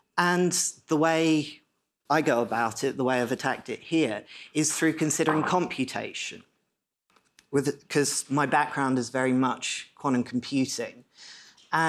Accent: United Kingdom; Only because this is Canada and I'm British, I'm going to do it a little bit more politely.

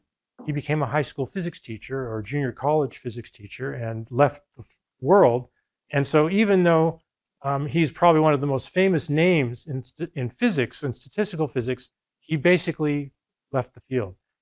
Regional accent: Canada; And in honor of the fact that I'm in my home country, I'll spell this Canadian way

